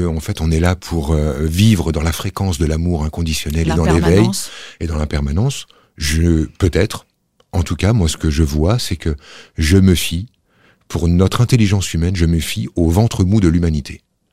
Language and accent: French; Grand Est, France; J'arrive des Vosges, moi. J'ai grandi dans les Vosges.